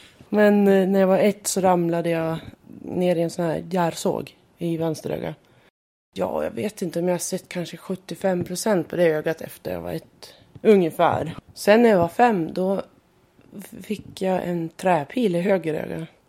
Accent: Görse, Västernorrland County, Sweden; Jag är uppvuxen i en by som heter Görse. Som ligger 3 mil utanför Härnösand.

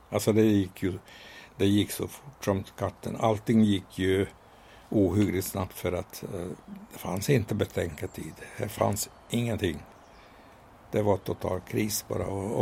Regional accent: Hungary; Så här att titta på mig. Här ser du en äkta ungrare. Kolsvart hår. Kort och satt. Jag är som mellaneuropeisk karta.

